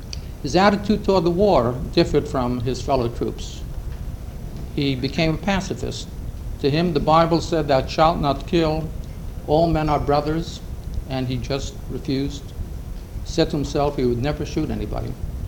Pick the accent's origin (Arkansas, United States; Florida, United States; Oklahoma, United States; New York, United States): New York, United States; Brooklyn; I was raised in Brooklyn, and practically all my friends were either liberal or leftists.